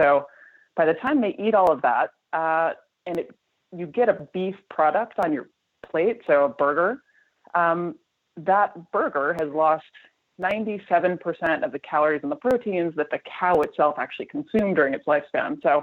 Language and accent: English; Midwest, United States; I'm from the Midwest, and he's a huge fan of White Castle.